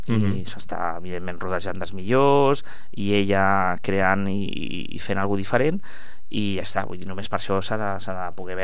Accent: Catalonia, Spain; Jo, per exemple, vinc de l'Empordà, tinc allà, estic molt de temps a l'Empordà

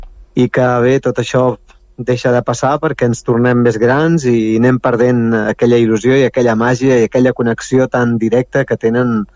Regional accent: Tiana, Catalonia, Spain; I em recordo quan era petit allà a Tiana, allà on vivia jo

